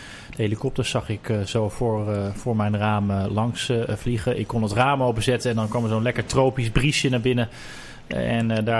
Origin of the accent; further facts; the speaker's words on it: Bunnik, Utrecht, Netherlands; Ik ben opgegroeid in Bunnik, naast Utrecht, in een keurig rijtjeshuis, zoals zoveel Nederlanders.